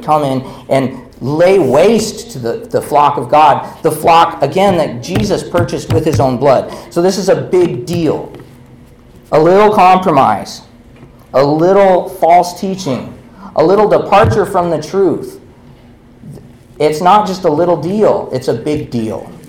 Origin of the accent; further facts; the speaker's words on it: Montana, United States; So in Montana, I grew up in Montana, we spent a lot of time hunting and fishing and all that.